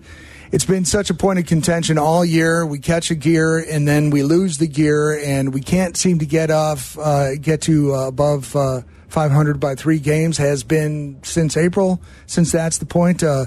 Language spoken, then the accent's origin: English; Chicago, Illinois, United States; You're born and bred in Chicago. Same here for me, right?